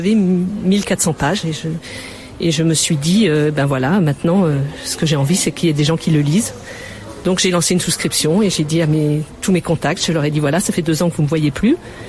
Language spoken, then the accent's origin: French; south of France, France; now in Marguerittes, France; j'ai grandi dans le sud de la France au Pradé, et puis après j'ai maintenant depuis une vingtaine d'années, je vis à Marguerite à côté de Nîmes.